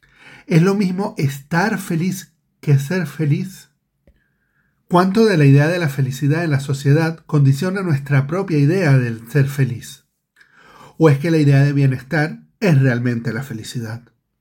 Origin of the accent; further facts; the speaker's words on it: Venezuela; accent: Venezuelan; also born or lived in Colombia; En una época en la que viví en Colombia, distinguía mi acento venezolano por la capacidad que tenía de comerme las S y las Z al final de las palabras.